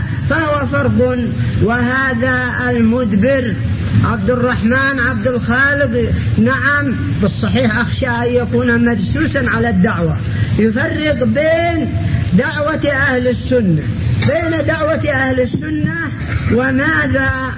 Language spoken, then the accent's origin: Arabic; Yemen; عندنا في اليمن